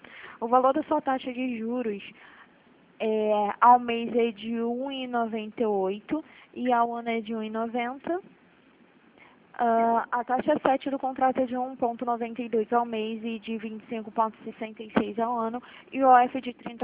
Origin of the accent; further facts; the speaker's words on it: São Paulo, Brazil; São Paulo.